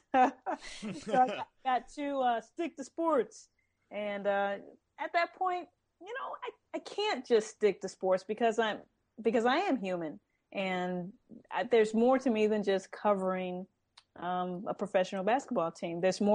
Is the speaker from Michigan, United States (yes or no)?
no; St. Louis, Missouri, United States; you know, I'm from St. Louis, so like the Cardinals, Rams, Mizzou, blah, blah, blah.